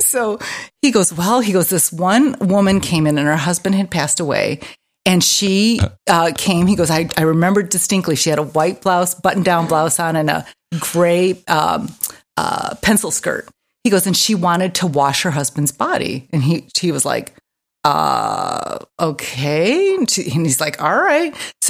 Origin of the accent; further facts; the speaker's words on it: Indiana, United States; Hey, I'm from Indiana.